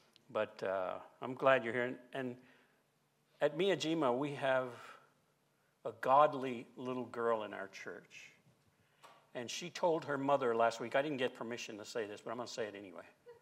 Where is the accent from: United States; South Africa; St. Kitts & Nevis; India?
United States; Louisiana; I'm from Southwest Louisiana.